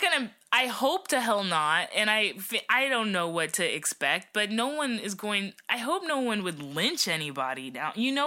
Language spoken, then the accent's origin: English; United States; I'm still proud to be an American, and I'm an American, and we live here, this is our country